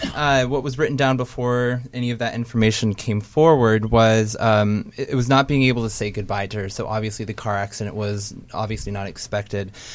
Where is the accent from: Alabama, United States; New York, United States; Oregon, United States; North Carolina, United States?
Oregon, United States; Portland; I'm from Portland, Oregon.